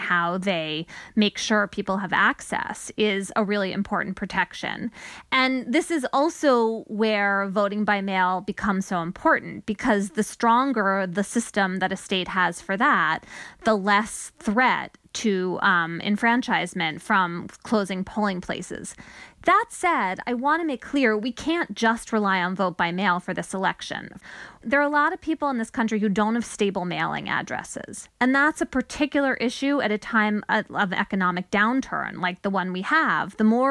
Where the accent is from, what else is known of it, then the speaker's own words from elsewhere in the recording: Connecticut, United States; Though my home state of Connecticut, the Secretary of State just said, yes, we're going to mail every registered voter a mail-in ballot for November.